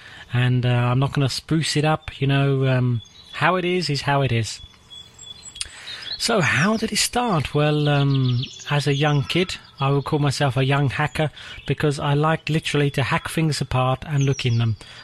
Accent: England, United Kingdom; because I am English after all

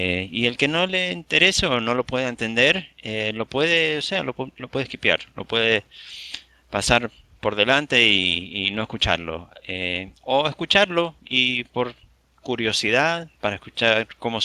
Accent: United States; born there; tal vez no lo tenga muy fuerte el acento, pero yo soy nacido aquí en los Estados Unidos, pero mis padres son de Argentina, específicamente de Mendoza. Entonces, yo hablo con ellos así en español, en castellano.

